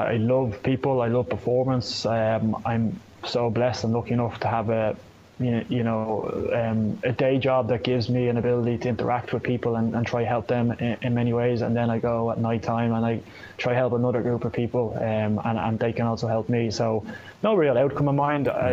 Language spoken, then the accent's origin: English; Glasnevin, Leinster, Ireland; one of the ways I'm very lucky is that I grew up in Glasnevin